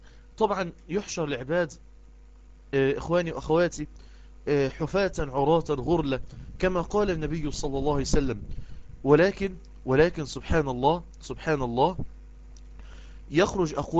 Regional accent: Egypt; يعني إيه بنسميها إحنا عندنا في مصر لباسة

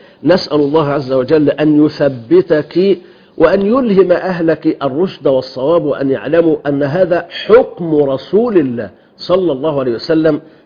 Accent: Egypt; عندنا في مصر

